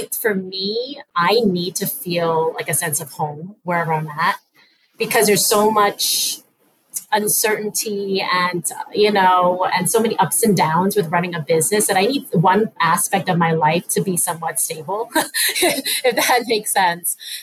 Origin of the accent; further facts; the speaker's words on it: New York City, New York, United States; also born or lived in Chicago; now in Montana, United States; I'm born and raised in New York City. I went to school in Chicago. I lived in Chicago for a decade. And then went back to New York and then eventually made my way in Montana.